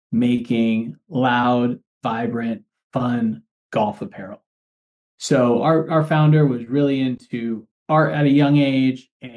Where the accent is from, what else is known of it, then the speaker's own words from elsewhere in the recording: California, United States; I'm actually from Southern Orange County originally.